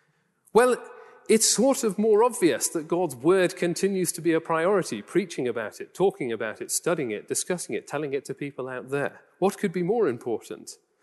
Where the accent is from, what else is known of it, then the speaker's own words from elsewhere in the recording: North East England, United Kingdom; accent: Geordie; which you probably can all guess from my broad Geordie accent. I've had to tone it down a little bit when I got this job